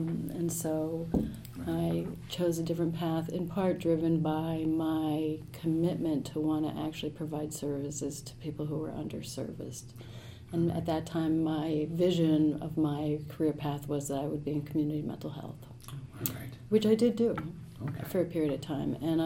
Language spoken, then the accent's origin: English; New Jersey, United States; Oh, no, I'm from New Jersey.